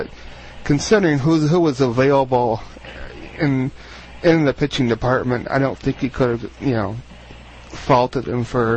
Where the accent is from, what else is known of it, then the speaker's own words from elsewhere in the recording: Urbana, Illinois, United States; I am your host … I'm from Urbana, Illinois.